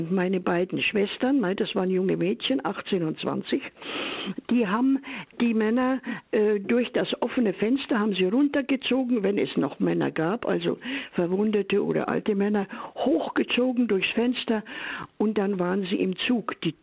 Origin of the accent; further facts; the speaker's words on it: Opole Voivodeship, Poland; Ja, in Oberschlesien und zwar, ich weiß nicht, wie weit Sie die Landschaft dort kennen. Ziemlich an der Grenze. Die Grenze war so 2 Kilometer weit weg. Aber es war immer Deutschland. In der Nähe sind Kreuzburg und noch bekannter ist Oppeln, aber Deutschland war das immer.